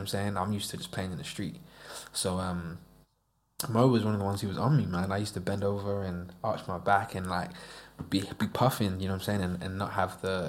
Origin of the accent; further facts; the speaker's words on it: Florida, United States; also born or lived in United Kingdom; No, I'm British born, but I grew up in Florida, so at the time I was a Yankee.